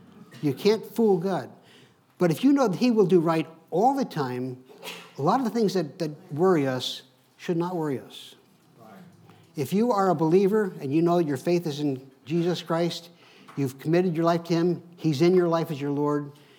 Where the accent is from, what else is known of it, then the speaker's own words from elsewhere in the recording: United States; You know, I grew up with Jewish people. I grew up outside New York City.